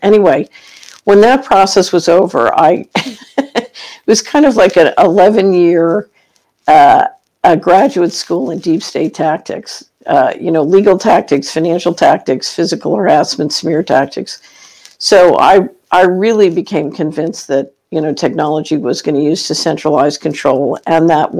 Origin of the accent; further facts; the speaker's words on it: Philadelphia, Pennsylvania, United States; in the neighborhood I grew up in Philadelphia, they used to call it the beatdown.